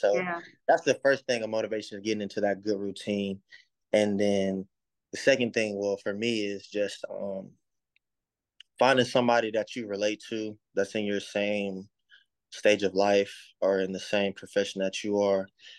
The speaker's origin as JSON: {"language": "English", "town": "Montgomery", "region": "Alabama", "country": "United States", "tie": "born or raised there", "also_born_or_lived": "North Carolina", "said": "I'm from Montgomery, Alabama, born and raised. Went to a private school, Montgomery, the Montgomery Academy, where I was there from kindergarten to 12th grade."}